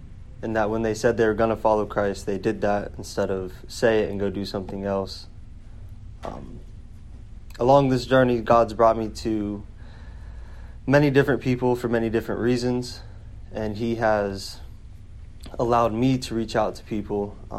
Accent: Naples, Florida, United States; born there; also born or lived in New York; Good evening. … I am 21. I was born in Naples, Florida. Did a lot of moving around. Got a big family. Separated from that family. Did some growing up in New York.

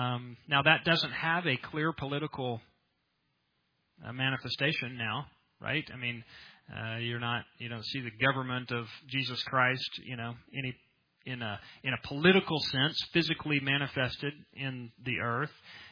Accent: United States; It's, I grew up here. My family's been here for generations. It's my nation. I'm an American.

